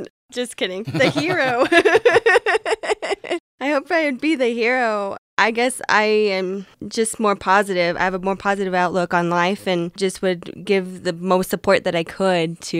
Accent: Monta Vista, California, United States; I'm originally from here, from Monta Vista.

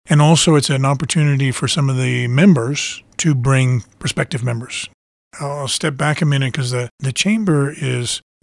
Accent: Ohio, United States; born there; moved away as an adult; Originally born in Ohio, but left many years ago and have been all across the country.

